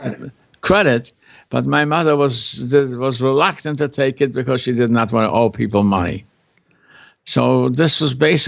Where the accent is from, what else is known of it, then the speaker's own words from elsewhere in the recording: Poland; English is a second language; moved away; And when I went back to Poland, I went to Lodz to see my friends and not to my hometown because everybody was afraid to go back there.